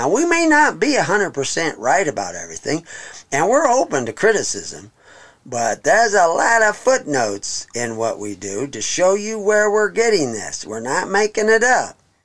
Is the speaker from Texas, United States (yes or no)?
yes; Texas, United States; but I was raised in Texas.